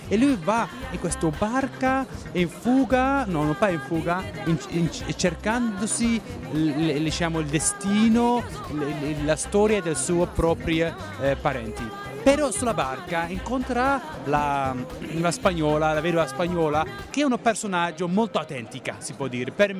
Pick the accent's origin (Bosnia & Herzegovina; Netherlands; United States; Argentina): Netherlands; first language Dutch/Moroccan Berber; Italian is a second language; io sono venuto dall'immigrazione, sono cresciuto in Olanda non con una doppia identità, però più con doppie lingue, l'olandese fuori, il berbero marocchino a casa.